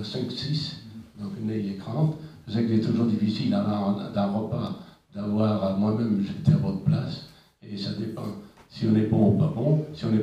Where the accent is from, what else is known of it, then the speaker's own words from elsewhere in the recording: Italy; accent: Italian; French is a second language; moved away as an adult; now in France; je suis d'origine italienne, mon accent vous le montre, arrivé en France il y a très longtemps. J'ai 68 ans, je suis arrivé à 20 ans. Je ne connaissais pas un mot de français